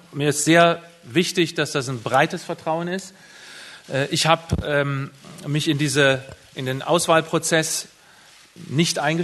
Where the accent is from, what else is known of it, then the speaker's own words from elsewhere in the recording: North Rhine-Westphalia, Germany; Als ich so heranwuchs in Nordrhein-Westfalen, habe ich mich nicht als Nordrhein-Westfale gefühlt. Ich habe mich als Rheinländer gefühlt. Und ich fühle mich mittlerweile als Nordrhein-Westfale